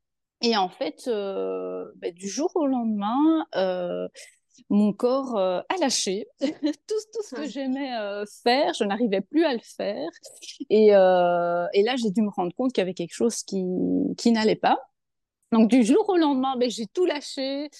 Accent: Belgium; je suis lithothérapeute, je viens de Belgique et je suis... Oui, on l'entend.

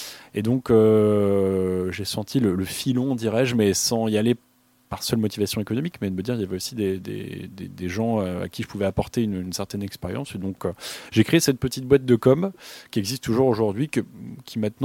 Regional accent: Hauts-de-France, France; Je suis originaire de l'Oise. Je n'ai jamais bougé d'ici, finalement. J'ai grandi à côté de Beauvais, dans un petit village. Et j'étais très heureux d'y vivre. J'y vis d'ailleurs aujourd'hui.

